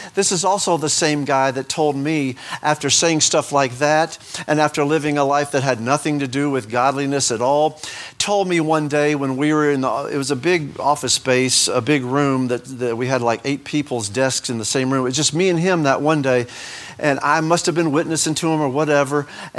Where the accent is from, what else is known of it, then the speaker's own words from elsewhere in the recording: Oklahoma, United States; born there; I was born in Oklahoma, but I got here as fast as I could. But anyway, being born in Oklahoma, I could never root for the Longhorns.